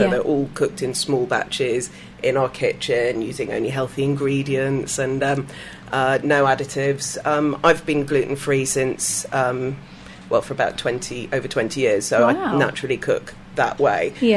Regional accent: Belgium; I think growing up in Belgium as well, I went to the European school, so it had 10 different language sections.

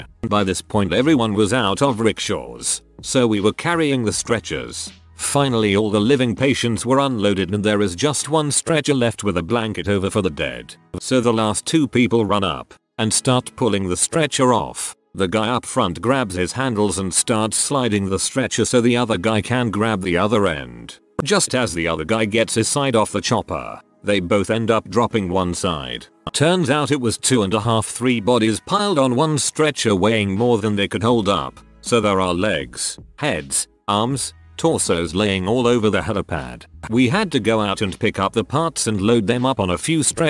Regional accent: New York, United States; My hometown is in upstate NY, and a lot of people from New Jersey or Nick would come up in the winter to snowmobile

